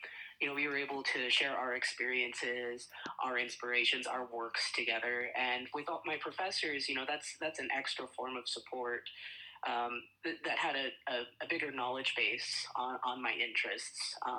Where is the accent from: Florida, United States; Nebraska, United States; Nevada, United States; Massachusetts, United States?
Nebraska, United States; Kerr; Oh, yeah. Let's see. I grew up in Kerr, Nebraska.